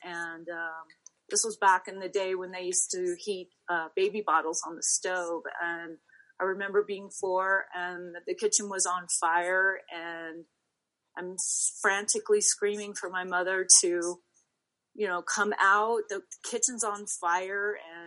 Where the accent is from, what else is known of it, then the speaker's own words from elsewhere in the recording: El Paso, Texas, United States; born there; I was born in El Paso, Texas